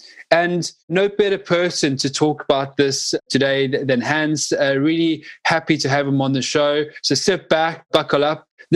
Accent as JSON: {"language": "English", "town": "Johannesburg", "region": "Gauteng", "country": "South Africa", "tie": "born or raised there", "said": "I remember growing up in South Africa, in Johannesburg in the 80s and 90s."}